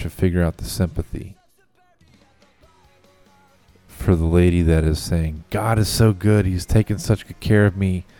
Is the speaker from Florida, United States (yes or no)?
no; Slidell, Louisiana, United States; $30 million was spent on a failed bullshit truck stop casino in Slidell, my hometown, this past weekend.